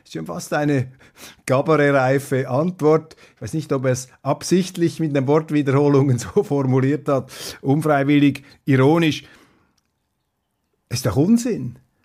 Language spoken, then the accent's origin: German; Switzerland; das zeigt mir jetzt einfach als Schweizer, dass in Deutschland dieser Obrigkeitsgeist